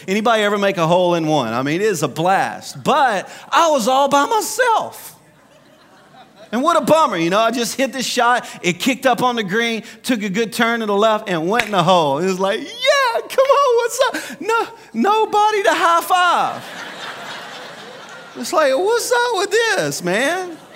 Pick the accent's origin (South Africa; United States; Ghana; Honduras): United States; Louisiana; In Louisiana, y'all know I'm a Cajun, and we all talk like that back home.